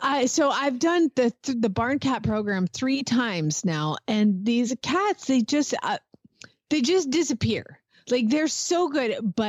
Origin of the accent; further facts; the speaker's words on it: Atlanta, Georgia, United States; Growing up in Atlanta, there's a lot of pine trees.